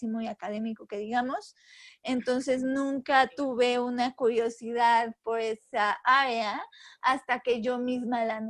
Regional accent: Puebla, Mexico; soy mexicana, soy de Puebla, he vivido toda mi vida acá.

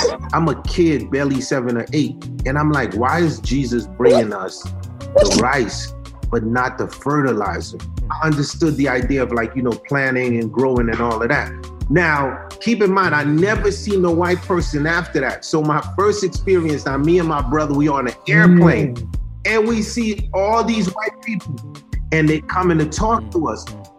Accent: Haiti; I was born in Haiti in a small town called Kouadebouke.

